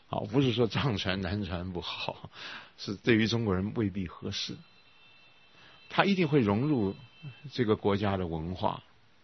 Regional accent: Taiwan; 我们台湾也是文化大革命哈

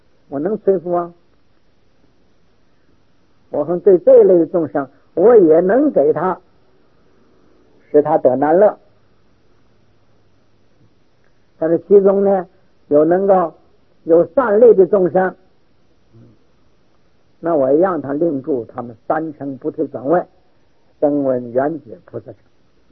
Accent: Northeast China, China; 我生在东北，东北那时候土匪很厉害，我小时候，那是三省嘛

